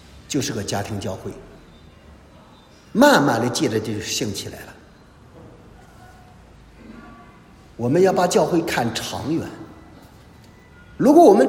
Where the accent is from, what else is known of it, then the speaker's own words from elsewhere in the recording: China; 我们中国人有这个成语，中国人更有这个毛病，叫好事不出门，坏事传千里。